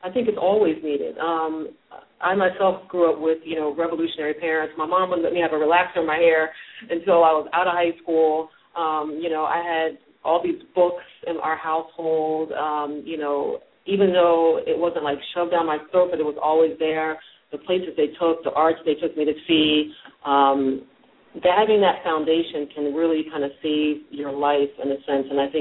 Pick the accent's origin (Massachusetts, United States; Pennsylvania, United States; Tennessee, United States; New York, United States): Pennsylvania, United States; I'm from Pennsylvania, I went out to Doylestown and it's almost like a godmother.